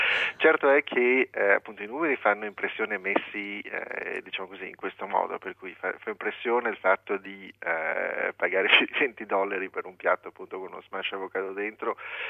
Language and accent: Italian; Liguria, Italy; Poi lo chiedete a me, io sono ligure